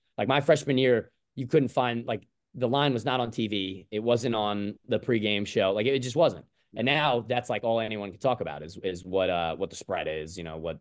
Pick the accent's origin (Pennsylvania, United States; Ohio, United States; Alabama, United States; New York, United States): New York, United States; New York City; Via New York City, yes, sir. Born and raised in New York City.